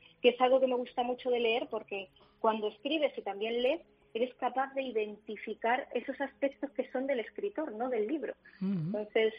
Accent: Ciudad Real, Castilla-La Mancha, Spain; now in Torre del Mar, Spain; realmente me crié en Ciudad Real.

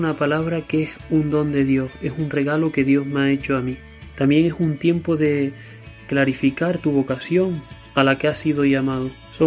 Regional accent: Garachico, Canary Islands, Spain; soy del norte de Tenerife, en concreto de Garachico, y estoy en el último curso.

